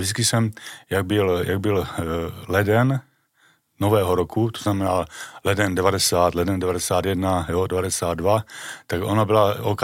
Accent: Olomouc, Olomouc Region, Czechia; born or raised there; also born or lived in Dluhonice

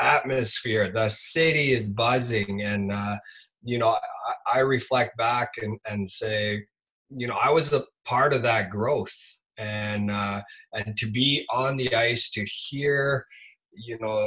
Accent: Nunavut, Canada; But that being said, you know, growing up in Nunavut has kept me grounded, kept me true to my roots

